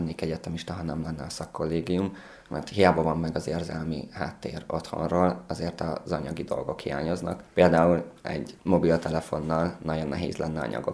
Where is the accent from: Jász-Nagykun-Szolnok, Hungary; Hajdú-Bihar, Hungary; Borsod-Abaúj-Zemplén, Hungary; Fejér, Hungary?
Hajdú-Bihar, Hungary; Hajdúhadház; Én Hajdúhatházról jöttem, ugye ez Hajdú-Bihar megyének a legnagyobb cigány közösségét magában foglaló hely, 4000 roma él.